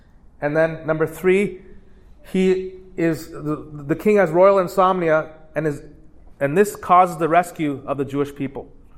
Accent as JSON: {"language": "English", "country": "Canada", "said": "I'm a Canadian. I didn't have AP World History."}